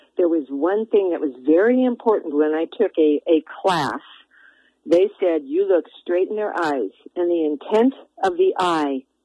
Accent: Lemon Grove, California, United States; now in Montana, United States; I grew up in Lemon Grove, way down in California, and I saw the handwriting on the wall, and I left in 1974. And have been a Montana girl ever since.

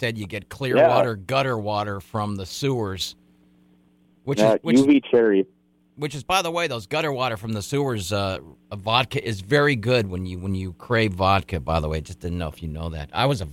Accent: California, United States; I'm from California, by the way, Darius, so I'm not sure people know.

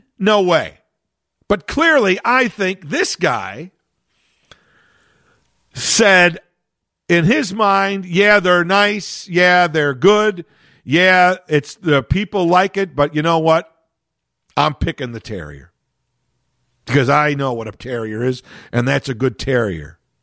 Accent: Chicago, Illinois, United States; And I've lived in Chicago, born and raised in Chicago, live in the area my entire life.

